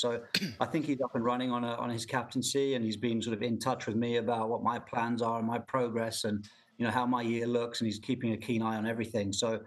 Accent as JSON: {"language": "English", "country": "United Kingdom", "said": "You know, as a British player, you always maybe think you'd have to be the Open Championship"}